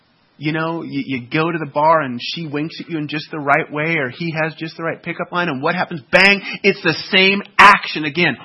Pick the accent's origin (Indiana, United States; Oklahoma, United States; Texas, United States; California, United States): California, United States; I grew up in the San Francisco Bay Area. Okay, we had plenty of those old hippie guys